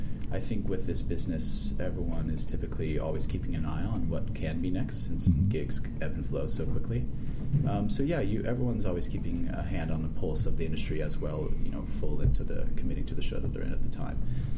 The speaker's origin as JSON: {"language": "English", "town": "San Diego", "region": "California", "country": "United States", "said": "And I'm from San Diego, so I'm a baby when it comes to cold weather."}